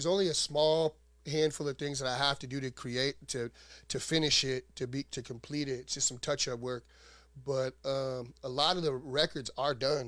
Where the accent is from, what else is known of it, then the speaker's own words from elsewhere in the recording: Fairbanks, Alaska, United States; even though I'm from Fairbanks, right, the south side of Fairbanks